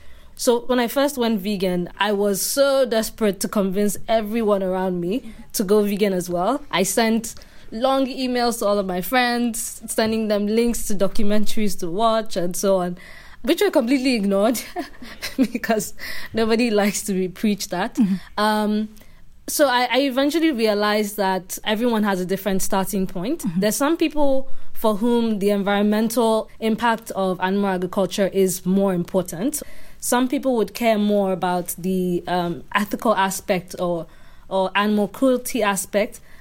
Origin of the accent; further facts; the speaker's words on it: Nigeria; I grew up in Nigeria. I haven't lived outside of Nigeria. The first time I spent more than a few months out of the country was when I did a master's degree just about a year ago.